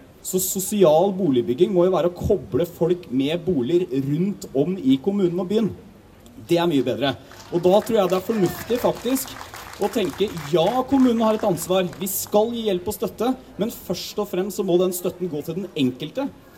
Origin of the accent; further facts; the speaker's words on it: Telemark, Norway; Jeg var hjemme I Telemark og besøkte en rusinstitusjon I Skien